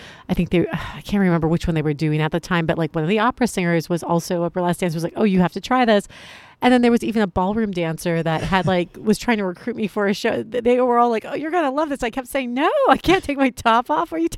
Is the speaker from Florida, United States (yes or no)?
yes; Miami, Florida, United States; I grew up in Miami